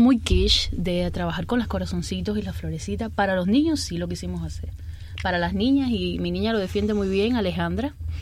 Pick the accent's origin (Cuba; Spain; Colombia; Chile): Cuba; como cubano